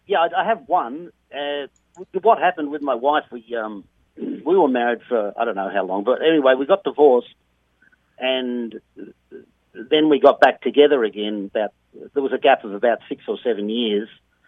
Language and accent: English; Melbourne, Victoria, Australia; We have race calling schools in Australia. I'm from Melbourne, and in Melbourne there were two horse race, announcing schools for horse racing.